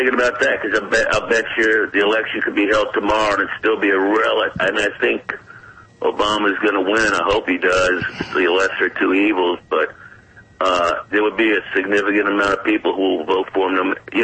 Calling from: Las Vegas, Nevada, United States; in Las Vegas.

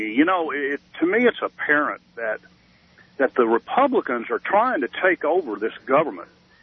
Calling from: Rockford, Illinois, United States; I'm right outside of Rockford, Illinois, on listening on Sirius Radio.

